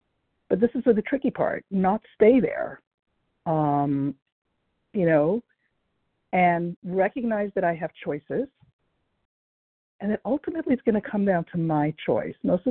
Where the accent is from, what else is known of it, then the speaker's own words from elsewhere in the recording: Brooklyn, New York, United States; from Brooklyn, New York.